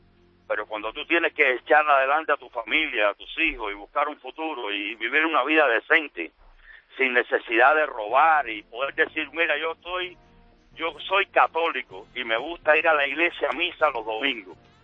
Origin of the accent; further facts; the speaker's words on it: Cuba; moved away as an adult; yo soy cubano. Uh-huh. Yo soy cubano, como dicen ustedes, bueno, yo no sé en España, pero yo soy balsero.